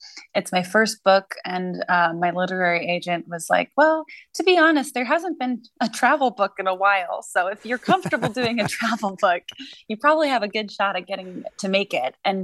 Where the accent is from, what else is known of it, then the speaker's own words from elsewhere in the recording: New England, United States; I like the New England buns. I'm from New England.